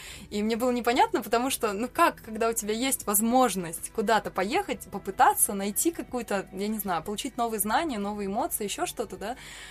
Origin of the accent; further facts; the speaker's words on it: Kazakhstan; also born or lived in Germany; На самом деле, я не уезжала из Казахстана в Швейцарию.